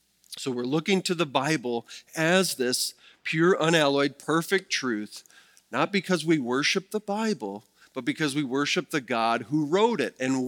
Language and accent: English; Wisconsin, United States; So I can say that because I'm from Wisconsin and have done that in the past